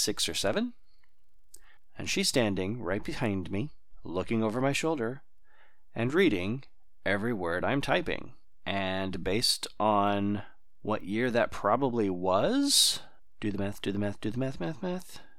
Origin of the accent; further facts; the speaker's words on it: Austin, Texas, United States; I live in Southern California. I'm from Austin, Texas. Austin is where my family is.